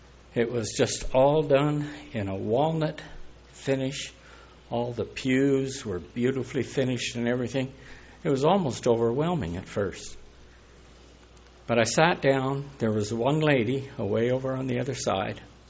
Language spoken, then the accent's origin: English; Portland, Oregon, United States; Greetings. … from Portland, Oregon area